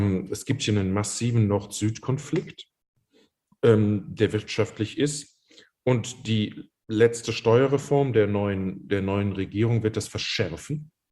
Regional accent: United Kingdom; German is a second language; Aber als Brite bin ich mittlerweile dafür, dass die Monarchie eine gute Institution ist

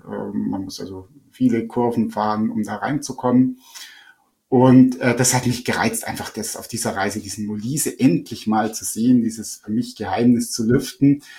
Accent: Bavaria, Germany; bei uns in Oberbayern

